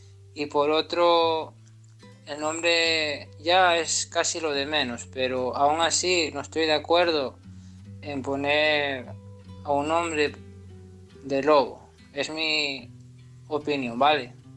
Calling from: Asturias, Spain; de Asturias

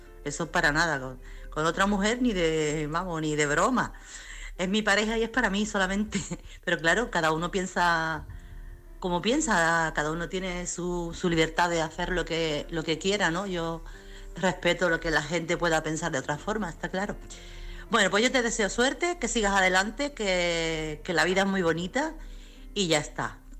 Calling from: Chiclana de la Frontera, Andalusia, Spain; corresponsal de Chiclana.

